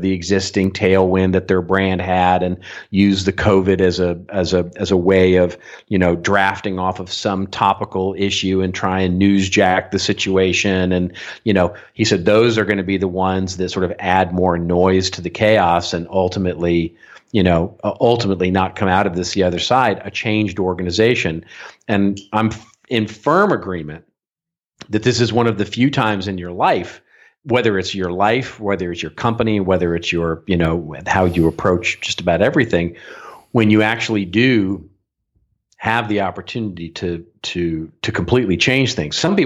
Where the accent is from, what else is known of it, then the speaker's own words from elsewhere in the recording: Dallas, Texas, United States; now in California, United States; I moved out in 1987 from Dallas, Texas, which is where I get my affinity for my football team.